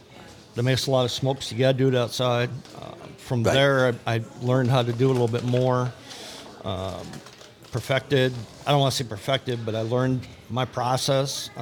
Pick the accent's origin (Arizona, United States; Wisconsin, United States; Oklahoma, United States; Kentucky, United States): Wisconsin, United States; Appleton; Appleton.